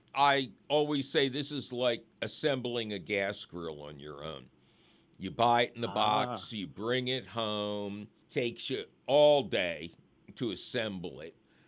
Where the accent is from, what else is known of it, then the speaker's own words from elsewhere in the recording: Philadelphia, Pennsylvania, United States; which was located back in my hometown of Philadelphia.